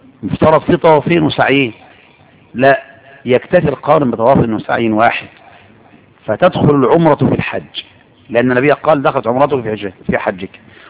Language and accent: Arabic; Egypt